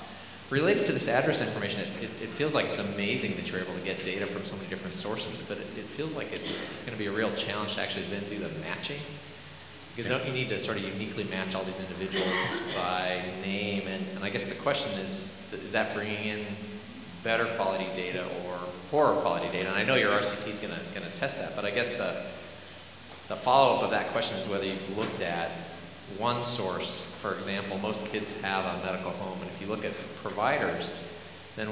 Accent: Colorado, United States; from Colorado, and thank you both for those great presentations

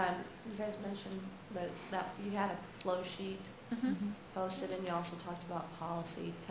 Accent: Maine, United States; I'm from Maine

